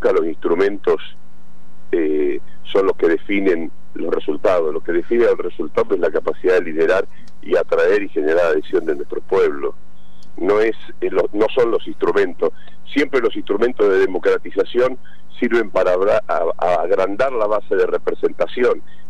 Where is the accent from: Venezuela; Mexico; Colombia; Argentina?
Argentina; Chacabuco, Buenos Aires Province; now in Buenos Aires, Argentina; Yo soy de Chacabuco, vine a estudiar a Buenos Aires.